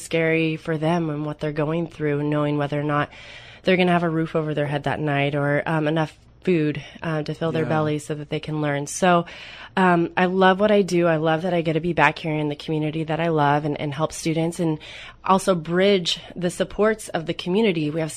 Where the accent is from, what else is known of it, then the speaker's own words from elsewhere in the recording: United States; I had the opportunity to move back to my hometown in 2010, there was an opening for a homeless coordinator here in Lincoln County